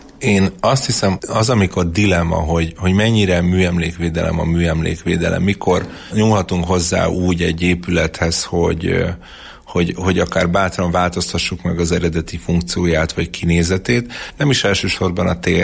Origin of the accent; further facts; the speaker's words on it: Miskolc, Borsod-Abaúj-Zemplén, Hungary; Én jó magam miskolci vagyok